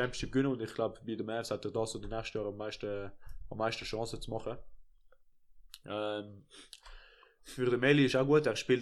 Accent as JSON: {"language": "German", "country": "Italy", "second_language": "German", "said": "Und ich rede über das, weil ich bin ein Italiener."}